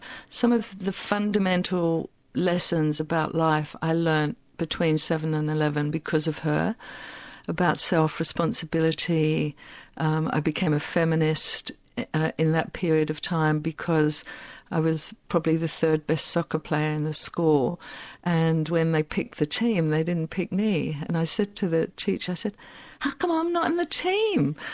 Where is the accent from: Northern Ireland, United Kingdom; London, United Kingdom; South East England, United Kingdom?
London, United Kingdom; So I'm born in England to very ordinary working-class parents in South London